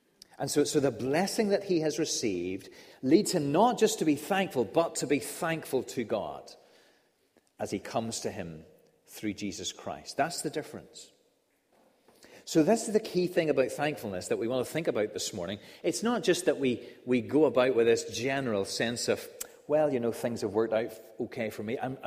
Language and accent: English; Kilkeel, Northern Ireland, United Kingdom; So whenever I grew up in Kilkeel, most marvelous little spot out in the countryside